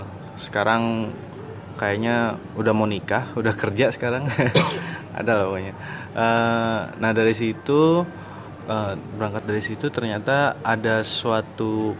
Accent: Brebes, Central Java, Indonesia; Dari kampung saya aslinya Brebes, Mas.

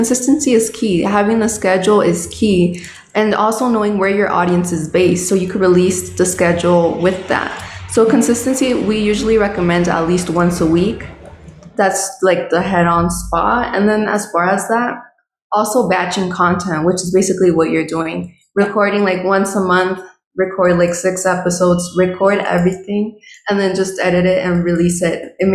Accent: Los Angeles, California, United States; I'm from LA. So yeah, same thing. But my parents are Mexican. So it is kind of really similar, first generation.

